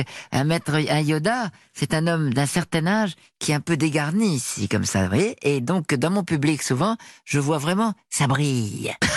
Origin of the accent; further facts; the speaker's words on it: Hauts-de-France, France; accent: Northern French; je cultive pas mon accent du Nord en fait, parce que quand ma mère était parisienne, elle luttait contre ça.